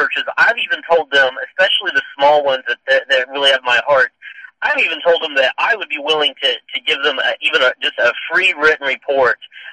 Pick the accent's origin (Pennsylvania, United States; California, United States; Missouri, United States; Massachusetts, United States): Missouri, United States; now in Tulsa, United States; I'm from Missouri, so I always look for excuses to go back and see Mom anyway.